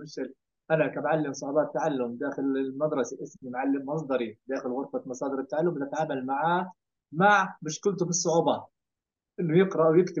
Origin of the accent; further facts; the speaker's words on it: Jordan; اذا درجه القطع عندنا بالاردن احنا 2%